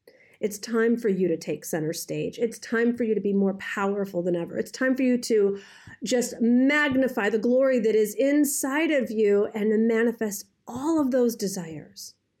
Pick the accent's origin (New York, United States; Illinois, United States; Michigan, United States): Michigan, United States; Detroit; I am from Detroit. I haven't been to Chicago in the longest time.